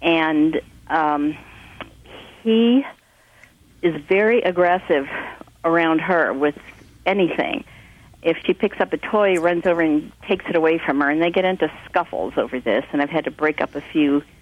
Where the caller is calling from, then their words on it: Nevada City, California, United States; I'm calling from Nevada City, California.